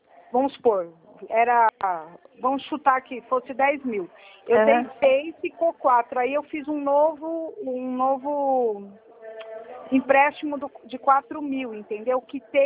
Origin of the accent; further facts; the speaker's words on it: Sumaré, São Paulo, Brazil; eu sou de Sumaré.